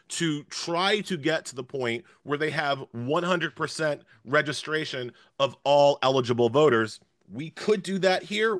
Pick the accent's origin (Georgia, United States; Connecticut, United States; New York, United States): New York, United States; New York, my home state, you know, solidly liberal for most of my lifetime.